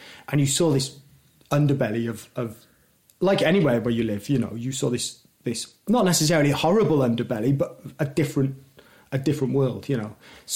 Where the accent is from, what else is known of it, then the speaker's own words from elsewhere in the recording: Newport, Wales, United Kingdom; we're all from Newport.